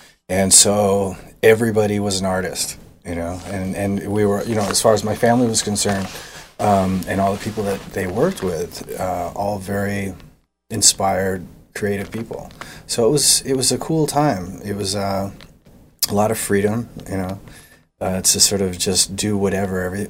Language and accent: English; England, United Kingdom; born there; because I was born in England, right?